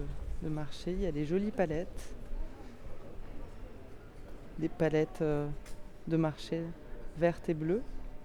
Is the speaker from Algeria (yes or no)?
no; Paris, Île-de-France, France; now in Toulouse, France; je suis parisienne de naissance et j'ai grandi à Paris et ça fait 8 ans que je suis à Toulouse